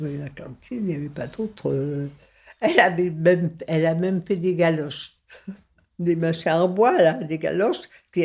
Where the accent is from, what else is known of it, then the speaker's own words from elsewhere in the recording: Auvergne-Rhône-Alpes, France; born there; moi je suis née au barrage à Vercors quand ils faisaient l'élargissement des tunnels.